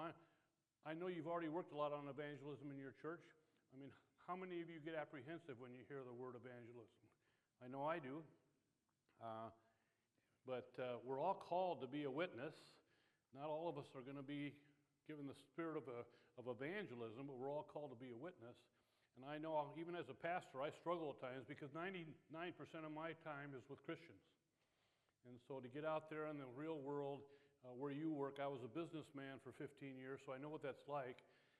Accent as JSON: {"language": "English", "town": "Indianapolis", "region": "Indiana", "country": "United States", "said": "I'm from Indy. I go to Faith Church down there."}